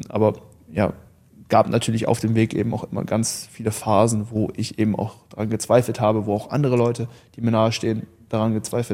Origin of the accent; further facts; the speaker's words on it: North Rhine-Westphalia, Germany; ich bin so im Dorf mehr oder weniger aufgewachsen. Okay. Und alle Jungs aus dem Dorf, die sind immer noch hier im Kreis Köln.